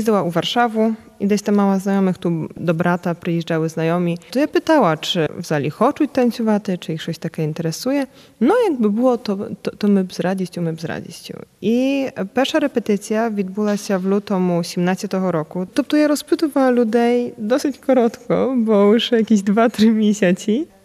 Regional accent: Przemyśl, Subcarpathian Voivodeship, Poland; Не тільки людей з Перемишля, тому що я з Перемишля

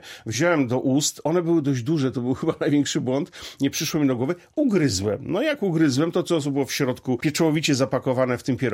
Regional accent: northern Poland, Poland; ja pochodzę z północy, zawsze to podkreślam. Wprawdzie tradycja kuchni roztoczańskiej, bo mama spod Zamościa, a babcia z kuchni mazowieckiej, bo spod Ostrołęki

